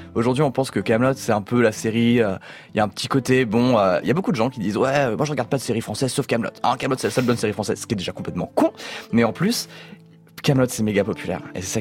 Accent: France; mais je pense que quand on est français et qu'on a grandi avec La Cité de la Peur, Mission Cléopâtre, les comédies comme La Septième Compagnie

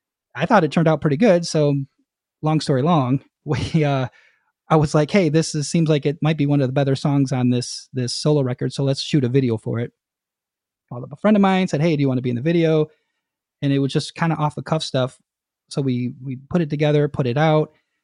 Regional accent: Detroit, Michigan, United States; and then around here, I'm from Detroit, and, you know, just around the city, things kind of started to happen.

